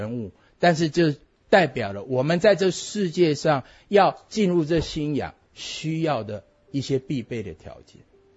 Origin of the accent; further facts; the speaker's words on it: Taiwan; 我们台湾人嘛，最喜欢，对不对？